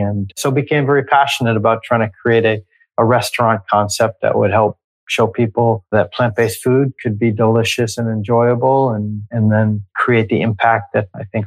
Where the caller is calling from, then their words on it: Culver City, California, United States; calling in from Veggie Grill headquarters in Culver City, California, which is part of Los Angeles.